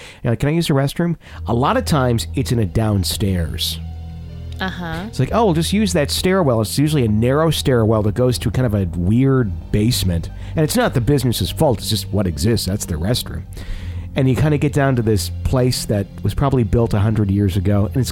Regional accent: Fond du Lac, Wisconsin, United States; And this is a radio station that was haunted back in my hometown in Fond du Lac.

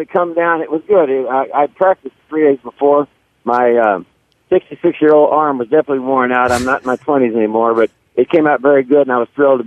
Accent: Houston, Texas, United States; I'm a Houstonian. I'm a Texan.

